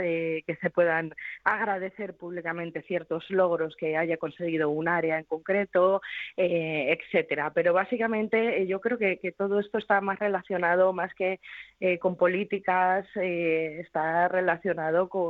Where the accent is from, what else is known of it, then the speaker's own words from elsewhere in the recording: Salamanca, Castile and León, Spain; muchos de nosotros somos de Salamanca, incluso cuando hayamos estado, bueno, pues trabajando fuera